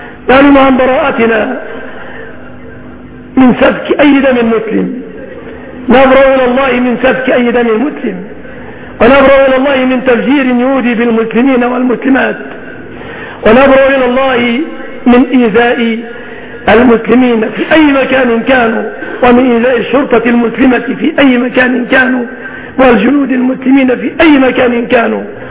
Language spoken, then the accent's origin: Arabic; Egypt; بلادنا مصر